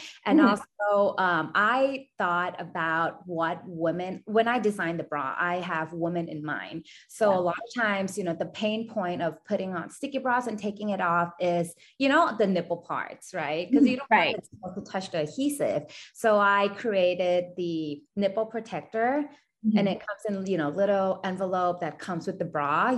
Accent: Thailand; I was born and raised in Thailand.

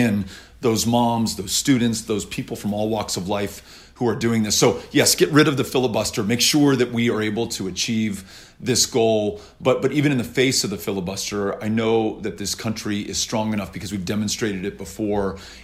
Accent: Texas, United States; And listen, I come from Texas and this is a very proud gun-owning state.

